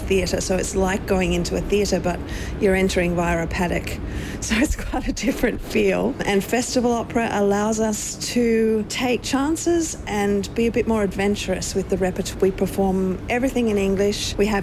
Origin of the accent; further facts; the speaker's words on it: Australia; Well, being Australian from what I'd call just a normal suburban childhood, I had nothing to do with opera.